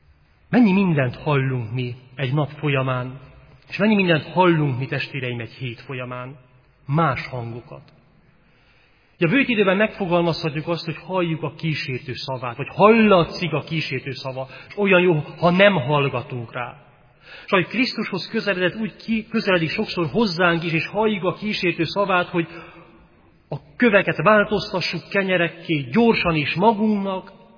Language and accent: Hungarian; Zalău, Sălaj, Romania; Sokszor a kisvárosban is, ahonnan jövünk, testvéreim, Zilahon, olyan nagy a zaj